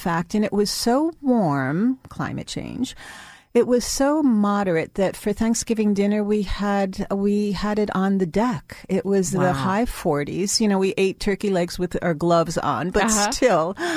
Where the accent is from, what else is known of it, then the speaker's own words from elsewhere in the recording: New York, United States; as a New Yorker